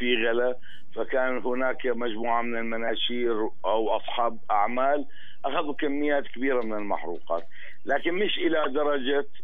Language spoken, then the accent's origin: Arabic; Bethlehem, West Bank, Palestine; يعني كذا محطة عندنا في بيت لحم عمرها ما سكرت